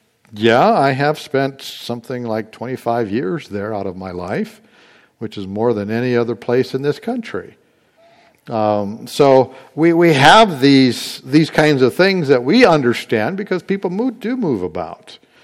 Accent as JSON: {"language": "English", "region": "Indiana", "country": "United States", "tie": "born there", "also_born_or_lived": "Washington State", "said": "I was born in Indiana. I'm a Hoosier by birth. But I don't necessarily go by that because I have moved around."}